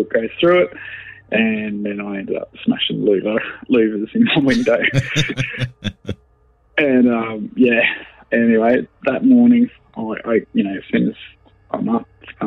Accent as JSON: {"language": "English", "country": "New Zealand", "said": "\"Hey, I'm a Kiwi,\" sort of thing like that."}